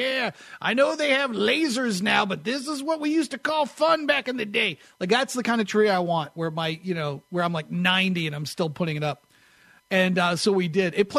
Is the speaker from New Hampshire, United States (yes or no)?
yes; New Hampshire, United States; my wife, who's from Florida, and I'm from New Hampshire, I grew up having real trees in my house